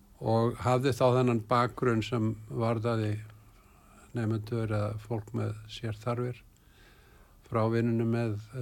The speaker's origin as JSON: {"language": "Icelandic", "town": "Reykjavík", "region": "Capital Region", "country": "Iceland", "tie": "born or raised there", "also_born_or_lived": "Akureyri", "said": "Og ég ólst upp í Reykjavík eftir það."}